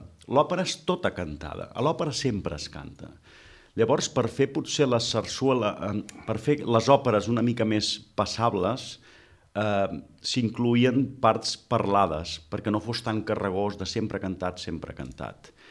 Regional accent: Reus, Catalonia, Spain; arriba a casa, com jo, que també sóc de Reus, a les 12

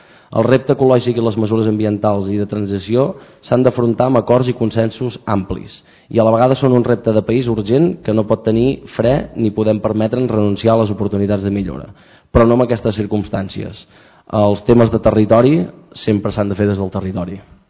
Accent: Montblanc, Catalonia, Spain; sóc de Montblanc, on tenim un terme municipal immens i que és molt nostre

